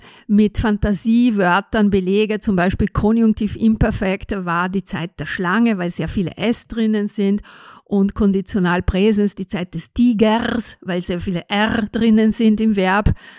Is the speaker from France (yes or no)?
no; Aosta Valley, Italy; German is a second language; also ich bin mehrsprachig aufgewachsen, ja, weil ich im Austertal in der Kindheit, also meine Eltern waren italienischsprachig, die Sprache des Austertal, also das Austertal ist zweisprachig wie Südtirol.